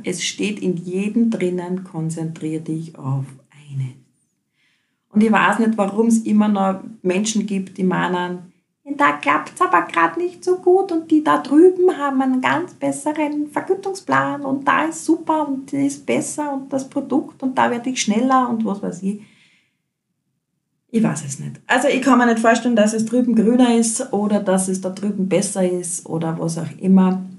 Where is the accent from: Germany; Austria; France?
Austria; Großschweinbarth, Lower Austria; bei uns im Ort, ich bin ja aus Großschweinbad